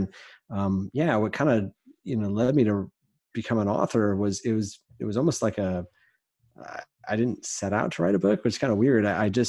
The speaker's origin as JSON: {"language": "English", "region": "Michigan", "country": "United States", "tie": "born or raised there", "said": "I born and raised in Michigan. I went to Michigan State."}